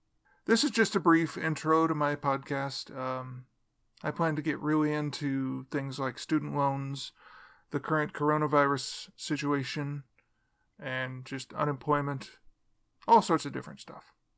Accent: Galesburg, Illinois, United States; My hometown is Galesburg, Illinois. Small town. Knox County. County seat.

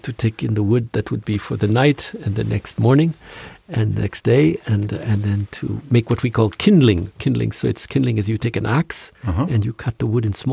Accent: Timmins, Ontario, Canada; It's home village, yeah, Timmins. It's a small town, but it's still 30,000 people.

